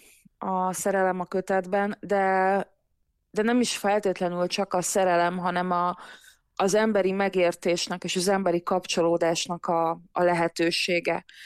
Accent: Hungary; born there; Édesapám algériai, egészen fiatalon, 17 évesen jött Magyarországra, és én már itt születtem.

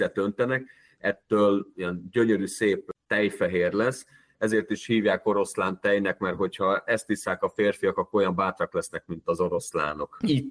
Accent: Hungary; főleg akkor, hogyha ha megtudják, hogy magyarok vagyunk

